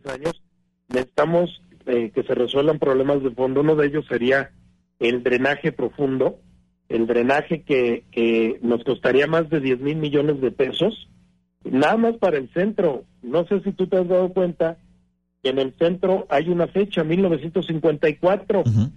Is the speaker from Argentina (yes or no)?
no; Querétaro, Mexico; born there; yo que nací aquí en Querétaro, no tiene nada que ver la calidad de vida de hoy a la que yo tenía hace 40 años